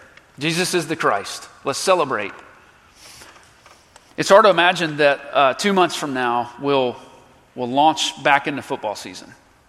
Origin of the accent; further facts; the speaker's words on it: Nashville, Tennessee, United States; I grew up in Nashville